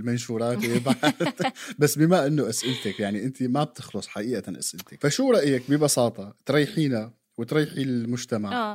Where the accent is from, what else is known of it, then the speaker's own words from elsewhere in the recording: Syria; وهذيك الفتره كانت صعبه جدا علينا يعني كسوريين